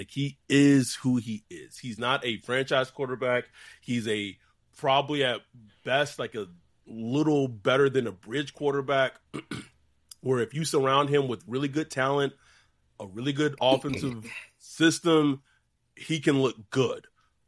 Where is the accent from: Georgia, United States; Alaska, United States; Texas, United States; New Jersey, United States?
Texas, United States; like, I'm from Texas. My family's from Alabama, like Troy, Alabama, like deep south.